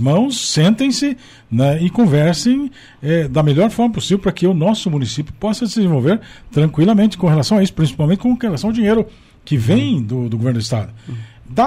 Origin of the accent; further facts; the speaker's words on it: Brazil; Isso é uma lição para nós que somos brasileiros